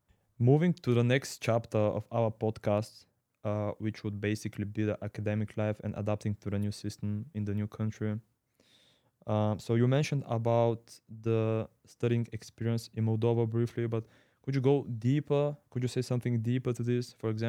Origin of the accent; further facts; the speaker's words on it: Bulgaria; now in Germany; for myself, I'm also not from Germany. I'm from another country, from Bulgaria.